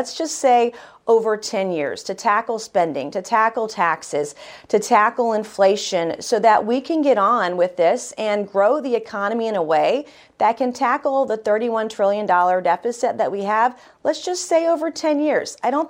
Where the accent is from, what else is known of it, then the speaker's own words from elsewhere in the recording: South Carolina, United States; I'm proud of my home state of South Carolina.